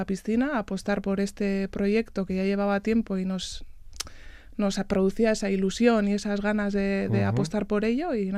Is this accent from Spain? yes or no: yes; Ubide, Basque Country, Spain; nosotras somos de Ubide, a 7 kilómetros de Otxandio.